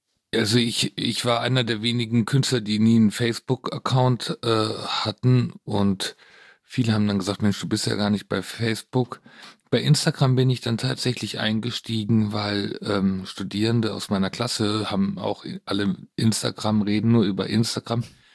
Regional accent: Saarland, Germany; Ich bin aufgewachsen im Saarland, ja.

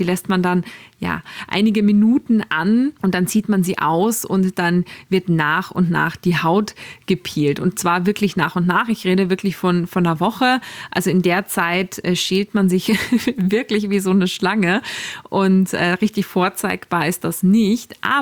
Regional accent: Salzburg, Austria; now in Hamburg, Germany; Mei, Moni, es ist so nett, eine Stimme aus meiner Heimat zu hören. Ich grüße dich ganz, ganz lieb. Liebste Grüße aus Hamburg ins schöne Salzburg.

